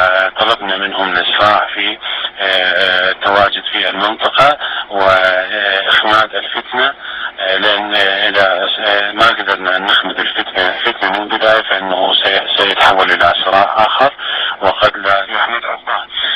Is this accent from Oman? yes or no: no; Iraq; ومفشعة على قلوبنا كعراقيين